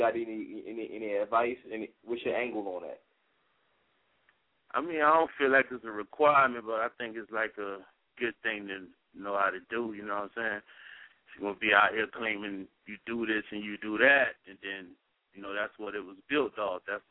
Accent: South Carolina, United States; You know, I'm from Dirty 30, South Carolina. That's the way we talk around this way.

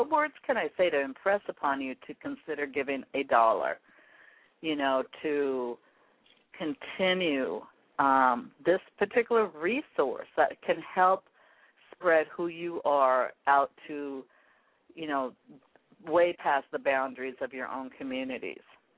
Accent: Pacific Northwest, United States; that the artists from the Pacific Northwest would be the ones that would support me because this is my hometown.

